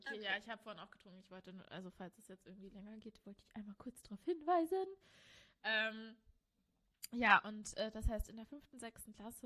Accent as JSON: {"language": "German", "town": "Ilmenau", "region": "Thuringia", "country": "Germany", "tie": "born or raised there", "said": "Ich bin ja in Ilmenau aufgewachsen. Das ist 50 Kilometer von Erfurt weg."}